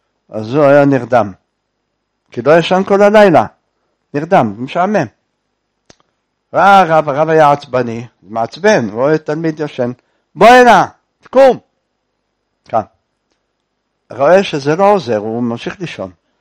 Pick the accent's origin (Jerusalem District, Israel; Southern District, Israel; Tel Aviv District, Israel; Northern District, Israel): Jerusalem District, Israel; Jerusalem; born there; כי נולדתי אחרי 5 בנות ושתי הפלות. אז הייתה שמחה, רעש גדול, היה בירושלים